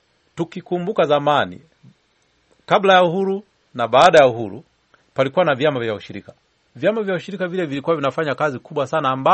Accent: Mwanza, Tanzania; mimi nimekulia huko Mwanza kule

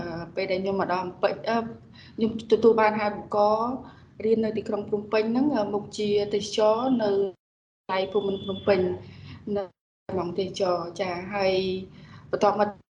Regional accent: Kampong Cham, Cambodia; ពុកម្ដាយខ្ញុំគាត់គឺជាកសិករហើយខ្ញុំមកពីខេត្តកំពង់ចាម

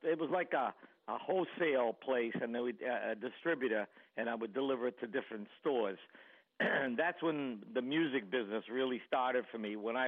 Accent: Boston, Massachusetts, United States; I come from Boston, around Boston, Massachusetts.

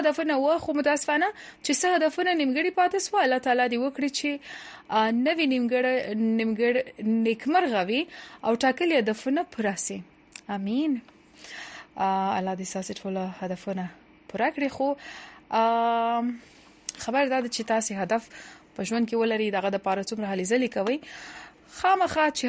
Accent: Helmand, Afghanistan; نو زه د هلمند څخه یم

